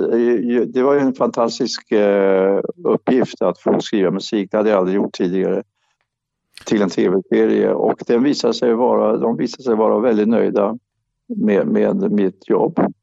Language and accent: Swedish; Sweden; Ja, det är en stor skillnad mot min uppväxt i Sverige.